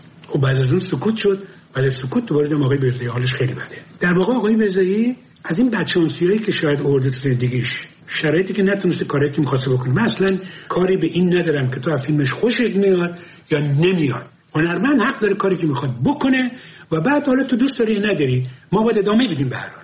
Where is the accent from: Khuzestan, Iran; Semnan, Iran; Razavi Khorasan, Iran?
Khuzestan, Iran; Abadan; من نه، من بچه آبادانم